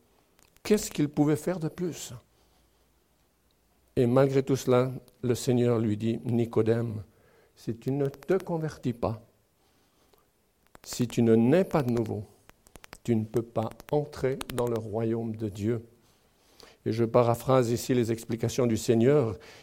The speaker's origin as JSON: {"language": "French", "country": "Switzerland", "tie": "born or raised there", "said": "Chez moi, en Suisse, le cinéma de mon village, où je suis né"}